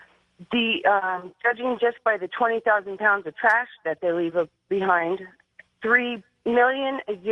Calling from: Tucson, Arizona, United States; from Tucson

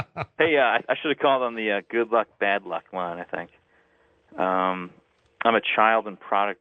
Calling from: San Diego, California, United States; Hey, George … from San Diego.

